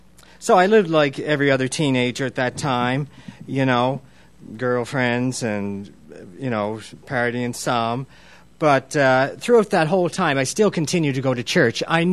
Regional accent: Margaree, Nova Scotia, Canada; I grew up in Margaree, and like most people, 40 years ago when I was small, our family went to church

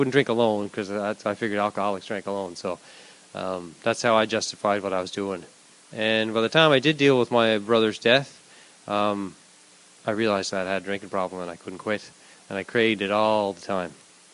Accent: Little Narrows, Nova Scotia, Canada; And I'm from Little Narrows. I'll be fourth generation on the farm where we are.

